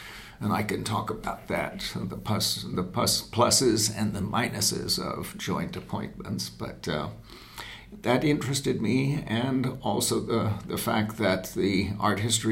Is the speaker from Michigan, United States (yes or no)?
no; Brooklyn, New York, United States; It was a new state university to serve an urban community, and I'm from an urban background. I come from the Republic of Brooklyn in New York City